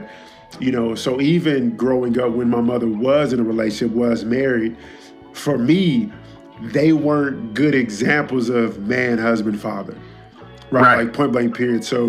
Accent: Dallas, Texas, United States; Yeah, I'm from Oak Cliff, man.

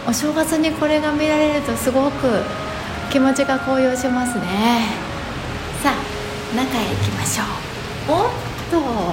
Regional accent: Kanazawa, Ishikawa, Japan; 金沢生まれ金沢育ちの私が、

